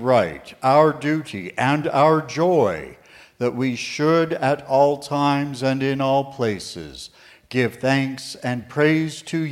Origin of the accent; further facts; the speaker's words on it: Pocatello, Idaho, United States; I'm from Pocatello.